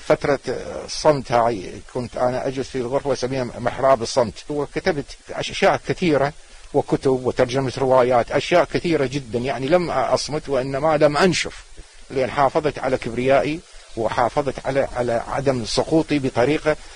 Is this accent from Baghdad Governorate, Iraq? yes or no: no; Najaf, Najaf Governorate, Iraq; والله بدايات أنا نشأت بالنجف وأكملت الثانوية بالنجف وكملت كلية الحقوق في بغداد